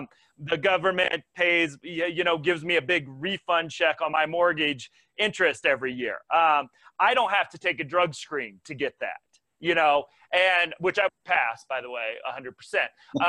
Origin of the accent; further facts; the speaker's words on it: Indiana, United States; I think Wisconsin and my home state of Indiana, you see this